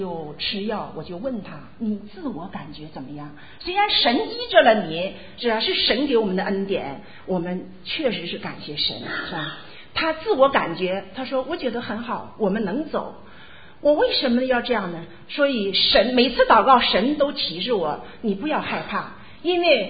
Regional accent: China; 咱们都是从大陆来的哈

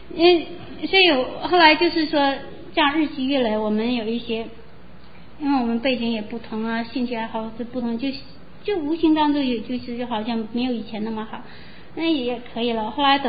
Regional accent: China; 因为我们从大陆来的

